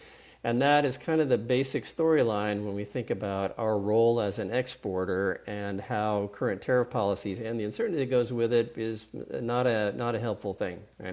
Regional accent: San Diego, California, United States

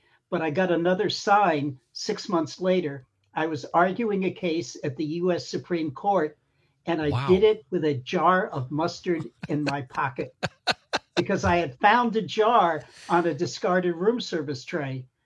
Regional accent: Worcester, Massachusetts, United States; I'm from Worcester.

